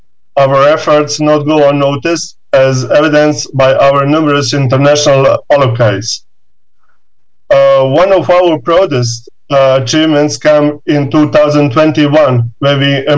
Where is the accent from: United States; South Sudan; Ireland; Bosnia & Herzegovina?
Bosnia & Herzegovina; English is a second language; and I am from Bosnia and Herzegovina.